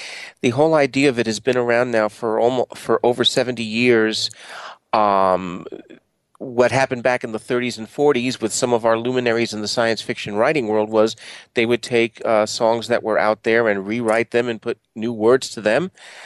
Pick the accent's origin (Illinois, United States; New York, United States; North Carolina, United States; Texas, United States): New York, United States; now in Atlanta, United States; I'm originally from New York and have been tri-coastal now. Presently live in Atlanta